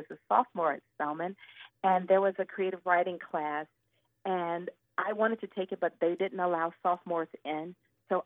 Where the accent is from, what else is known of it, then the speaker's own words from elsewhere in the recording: Atlanta, Georgia, United States; And I haven't lived in Atlanta for many years. And so my first book, Leaving Atlanta, was about growing up in Atlanta during the Atlanta child murders.